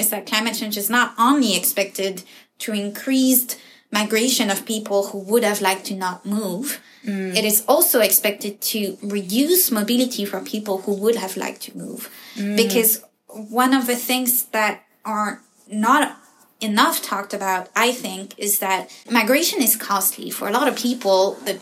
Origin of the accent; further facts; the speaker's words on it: France; so I'm from France